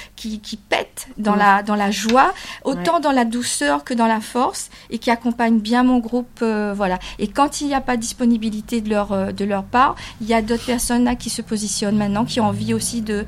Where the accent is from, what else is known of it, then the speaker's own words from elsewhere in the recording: Réunion, France; Mais il était important pour moi en tant que réunionnaise